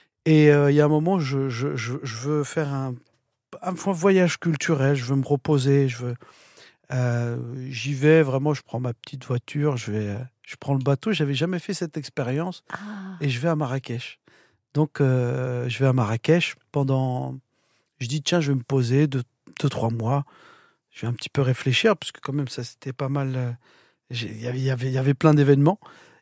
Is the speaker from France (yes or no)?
yes; Mantes-la-Jolie, Île-de-France, France; je viens de Mantes-la-Jolie, d'un milieu ouvrier.